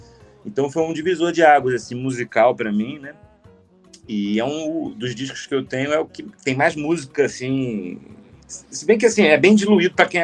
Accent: Rio de Janeiro, Brazil; now in São Paulo, Brazil; eu, como carioca morador de São Paulo

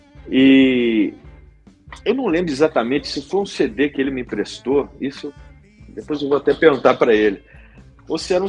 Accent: Belo Horizonte, Minas Gerais, Brazil; ele morava no Barreiro, que é onde eu fui criado praticamente a vida toda, que é uma região aqui de Belo Horizonte.

